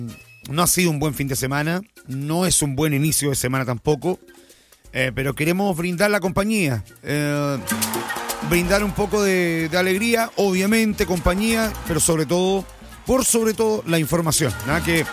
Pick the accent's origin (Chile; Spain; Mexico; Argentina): Chile; Somos chilenos, somos aguerridos, nos han pasado tantas cosas.